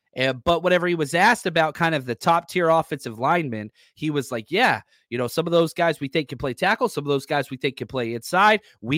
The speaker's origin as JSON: {"language": "English", "region": "Texas", "country": "United States", "tie": "born or raised there", "also_born_or_lived": "Kansas City", "lives_now": "California, United States", "said": "I grew up in Texas, but I went to grad school in Kansas City. So I have had the wonderful opportunity to experience throughout the majority of my life, wonderful, wonderful barbecue. Now I live in California and I love California."}